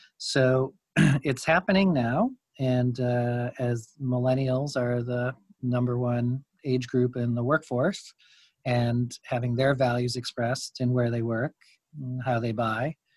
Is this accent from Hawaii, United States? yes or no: no; Chicago, Illinois, United States; born there; I was born in Chicago, went to school in Philadelphia, and have been the beneficiary of being able to travel to more than 50 countries around the world.